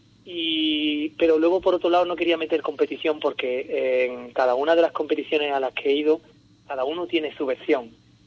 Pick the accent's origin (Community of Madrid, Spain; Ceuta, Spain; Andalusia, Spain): Andalusia, Spain; como buen andaluz está claro